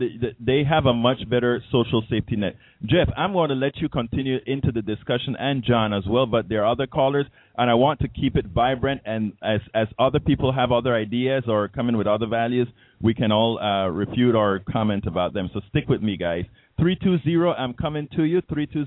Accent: Panama; I am originally from Central America, a place called Panama, okay?

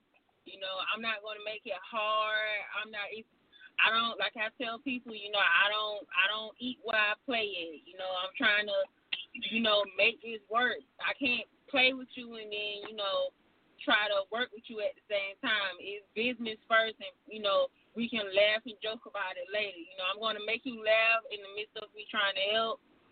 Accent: Georgia, United States; now in Texas, United States; I'm from Georgia, but I live in Texas now.

